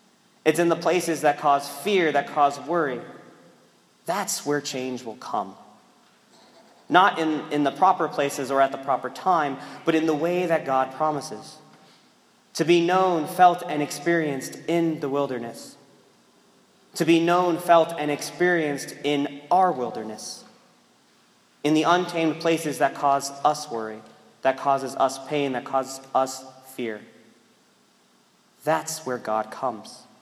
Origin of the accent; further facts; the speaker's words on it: Colorado, United States; since I grew up in Colorado, it's hard for me not to fill in the rest of what John the Baptist looks like.